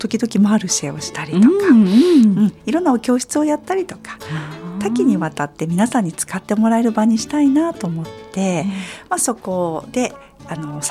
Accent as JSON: {"language": "Japanese", "town": "Sammu", "region": "Chiba", "country": "Japan", "tie": "born or raised there", "also_born_or_lived": "Kanagawa / Canada", "said": "一度はね、神奈川県の方で大学を住んだり、うん、でも就職でまた地元に帰ってきて、うん、でしばらくした後はそこから海外に渡りまして、うん、カナダでね、しばらく、うん、住んで、ちょっと世界をね旅しまして、うん、またこの山武市に戻ってきて"}